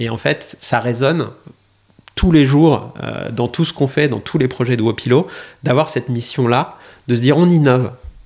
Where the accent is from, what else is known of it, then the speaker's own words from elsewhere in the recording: Bourgogne-Franche-Comté, France; T'es pas loin. Je suis originaire de Bourgogne.